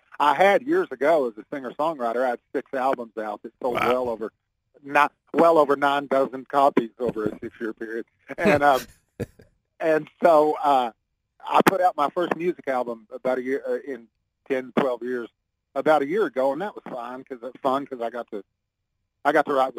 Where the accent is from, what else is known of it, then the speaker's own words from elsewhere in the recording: Texas, United States; You know, I grew up in Texas, and man, I heard of Huey Long a long time ago.